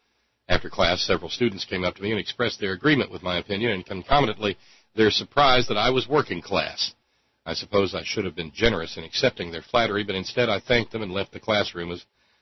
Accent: Massachusetts, United States; also born or lived in Texas; In my home state, Massachusetts, I knew more than a few people who considered Southerners ignorant because of their accents. Conversely, when I moved to Texas, people would remark that I sounded like a Kennedy.

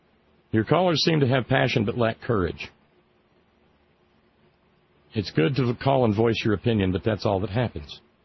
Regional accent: Los Angeles, California, United States; Being as I'm from California, I can relate. South Central Los Angeles.

